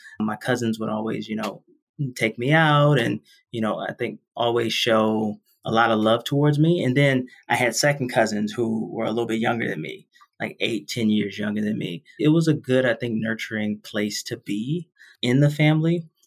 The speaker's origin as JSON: {"language": "English", "town": "Washington", "region": "District of Columbia", "country": "United States", "tie": "born or raised there", "said": "Yeah, so I grew up in Southeast DC, actually inside DC. Some people grew up around DC, but I was in DC."}